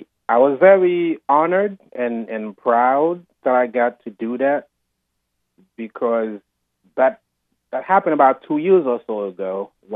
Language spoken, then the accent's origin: English; Haiti; English is a second language; moved away as an adult; Well, I was 19 years old when I moved here. I moved here in 2008. So we take English classes in Haiti in high school. So I had 4 years of English under my belt.